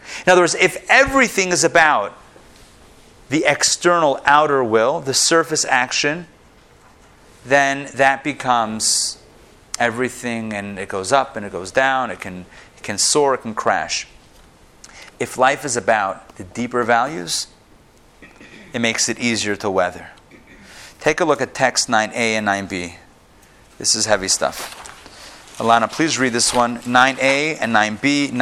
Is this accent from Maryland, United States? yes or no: no; Pittsburgh, Pennsylvania, United States; I'm from Pittsburgh, in case you didn't know that with this little preamble.